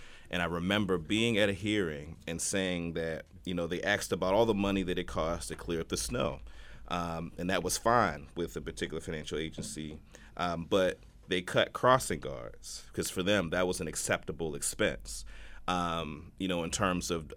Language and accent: English; United States; I mean, I'm from Howard Park. I grew up in Howard Park. It's a, you know, very middle-class community, very elderly community.